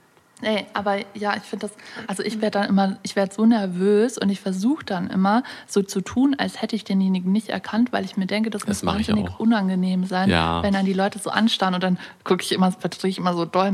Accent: Freising, Bavaria, Germany; Aus Freising in Bayern.

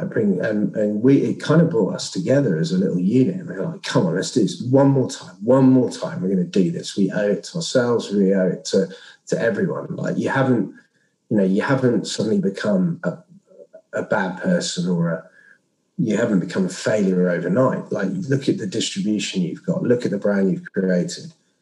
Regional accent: Wales, United Kingdom; I played rugby as a kid. I grew up in Wales.

